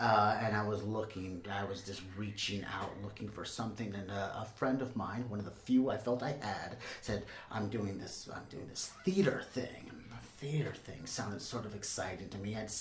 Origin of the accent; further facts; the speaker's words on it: Vallejo, California, United States; I grew up in the North Bay, Vallejo, California.